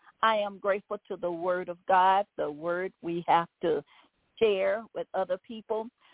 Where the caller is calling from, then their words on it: Baton Rouge, Louisiana, United States; I'm calling from Baton Rouge, Louisiana.